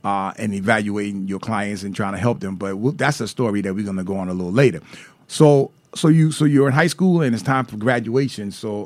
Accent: Brooklyn, New York, United States; You know, growing up in Brooklyn myself, you know, and then, you know, there wasn't no yes, ma'am, and yes, sir growing up in Brooklyn.

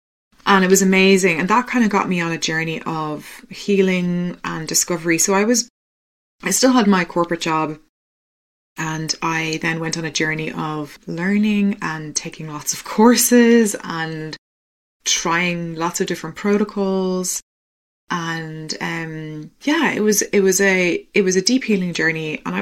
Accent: Ireland; I'm obviously Irish, and my mother is Irish, my dad is Dutch.

